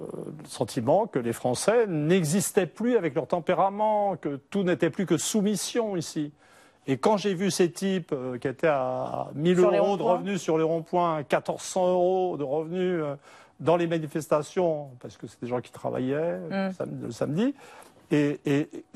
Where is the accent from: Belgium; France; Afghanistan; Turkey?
France; je suis français, en un sens uniquement français, mais avec beaucoup l'Angleterre sous les yeux, pour des raisons familiales.